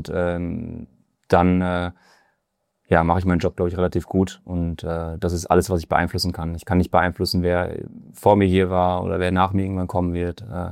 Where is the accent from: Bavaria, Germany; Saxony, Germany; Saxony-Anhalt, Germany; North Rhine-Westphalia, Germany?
North Rhine-Westphalia, Germany; ich aus dem Münsterland komme, das nicht weit ist. Also ich bin wieder näher an meine Heimat.